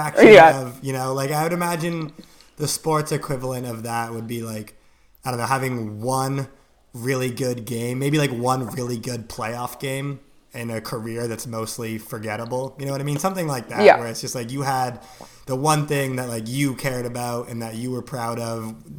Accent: Sammamish, Washington, United States; I grew up in Sammamish, so we would drive to Maltby a lot, actually

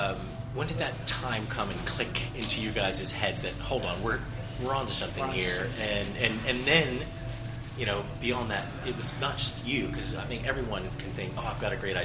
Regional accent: United States; I'm American, obviously.

